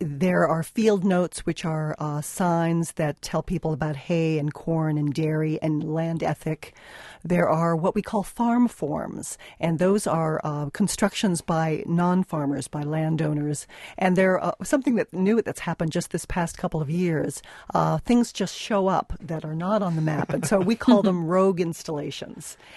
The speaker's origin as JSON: {"language": "English", "town": "Chicago", "region": "Illinois", "country": "United States", "lives_now": "Wisconsin, United States", "said": "Well, we came from Chicago, and it's very flat, and I think I did not realize how beautiful Wisconsin was."}